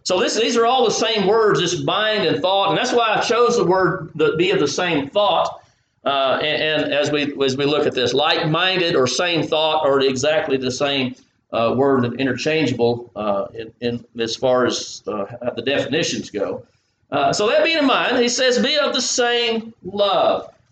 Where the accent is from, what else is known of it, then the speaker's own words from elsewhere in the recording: the South, United States; We're all different backgrounds. We're from the South. We love fried food, like red meat.